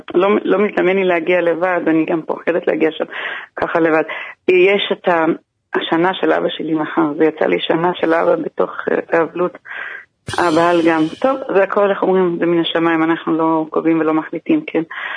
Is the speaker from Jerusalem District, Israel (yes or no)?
yes; Jerusalem, Jerusalem District, Israel; אנחנו מירושלים.